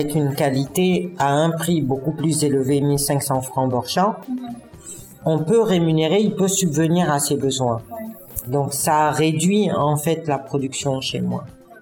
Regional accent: Côte d’Ivoire; Et quand vous leur dites que vous venez de la Côte d'Ivoire, le premier producteur mondial de cacao. On est connu comme étant premier producteur mondial de cacao.

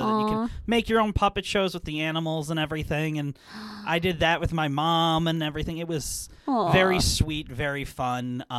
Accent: Midwest, United States; We're from the Midwest, obviously.

